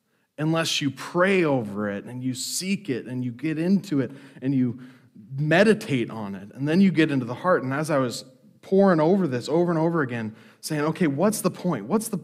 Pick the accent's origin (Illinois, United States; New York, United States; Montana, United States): Montana, United States; I grew up in Montana, and there's like negative humidity there.